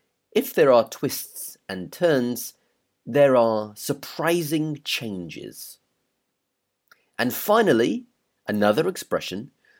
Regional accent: United Kingdom; all about, well, being British, the advantages, the disadvantages, and generally what life is like being a British person. Hopefully you find them quite interesting and you can compare how I live my life with how you live yours.

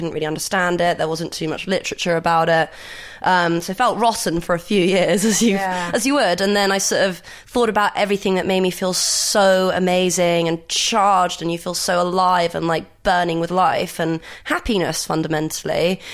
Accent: Greece; And I grew up in Greece

